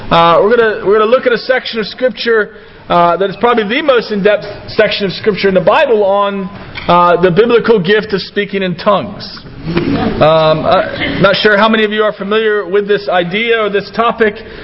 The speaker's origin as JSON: {"language": "English", "country": "United States", "said": "It came from America, which I'm American, so I can say that."}